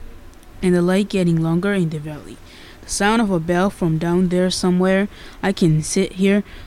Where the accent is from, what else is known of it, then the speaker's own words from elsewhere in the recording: Hudson, New York, United States; I'm 16. I'm also from Hudson.